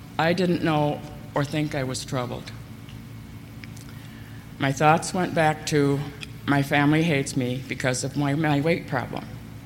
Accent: Gary, Indiana, United States; I was born and raised in Gary, Indiana, the fourth out of five children, and brought up Catholic.

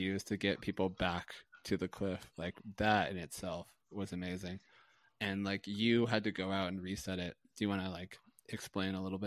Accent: Tahoe, United States; born there; I was born in Tahoe, right?

